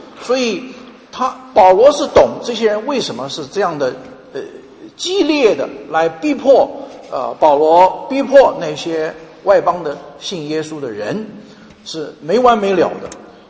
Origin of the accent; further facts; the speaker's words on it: United States; 我们美国人常常听到的 Mother Earth